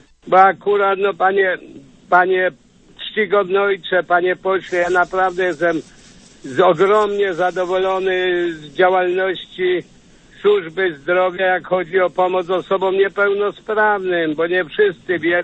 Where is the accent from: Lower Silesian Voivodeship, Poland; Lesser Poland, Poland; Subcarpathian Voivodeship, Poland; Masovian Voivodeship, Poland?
Lesser Poland, Poland; Strusy; Akurat ja jestem ze Strus, powiatu sądeckiego.